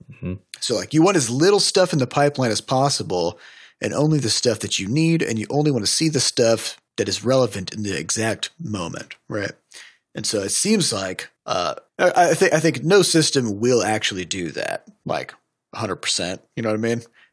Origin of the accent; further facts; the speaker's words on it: United States; I'm an American.